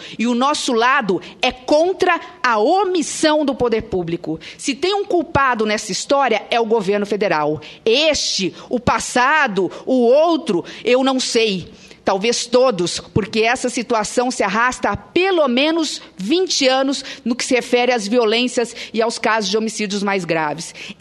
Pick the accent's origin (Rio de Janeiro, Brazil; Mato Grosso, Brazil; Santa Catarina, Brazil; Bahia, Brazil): Mato Grosso, Brazil; born there; eu nasci em Mato Grosso. Nasci num município muito distante do município de Vossa Excelência, oeste e leste, mais de 600 quilômetros de distância.